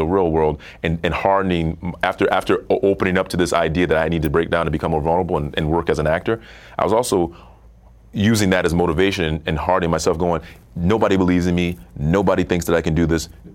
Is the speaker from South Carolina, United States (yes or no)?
yes; South Carolina, United States; when I grew up in South Carolina, I was talking to somebody about this